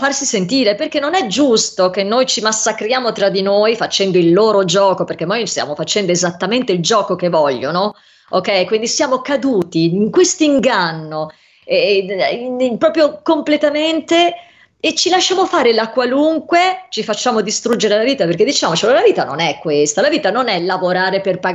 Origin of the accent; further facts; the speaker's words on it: Venice, Veneto, Italy; vabbè a parte io sono veneziana